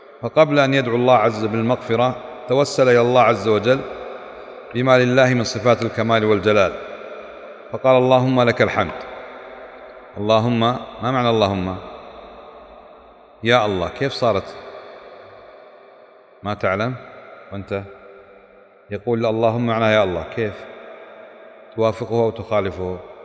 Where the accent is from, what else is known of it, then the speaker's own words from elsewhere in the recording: Kuwait; وأنا زائركم من الكويت